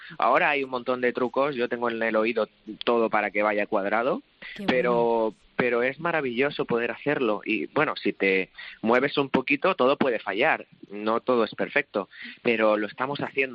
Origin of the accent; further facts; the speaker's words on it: Region of Murcia, Spain; Y yo como murciano, esa comida, esa gente, ese sol, esa cosa, la llevo en mi corazón